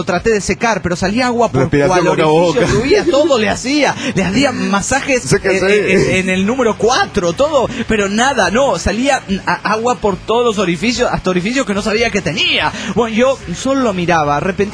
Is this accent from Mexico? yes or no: yes; Mexico City, Mexico; del DF Mexicano.